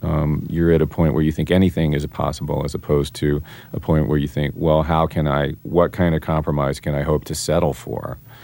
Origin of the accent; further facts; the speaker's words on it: Marietta, Georgia, United States; I mean, I grew up in Marietta, and I grew up in the in Marietta, Georgia